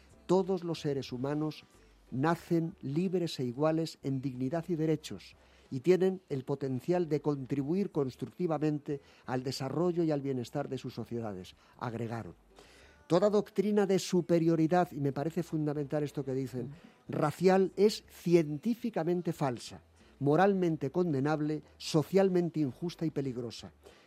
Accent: Spain; ¿Somos los españoles racistas?

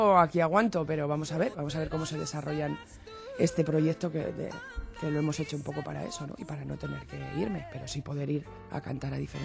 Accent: Utebo, Aragon, Spain; El siguiente concierto que tuvo fue en Utebo, en mi pueblo.

